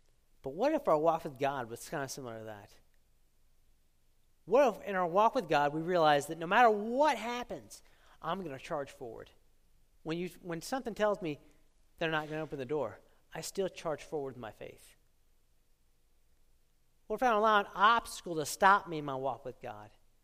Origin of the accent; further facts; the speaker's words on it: Texas, United States; You see, I was born in Texas my whole life. Born and raised. So I should be accustomed to the Texas heat of the summer, right?